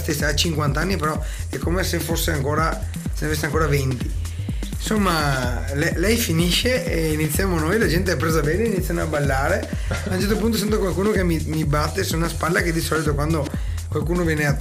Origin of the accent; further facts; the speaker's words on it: Fontaniva, Veneto, Italy; noi siamo da Fontaniva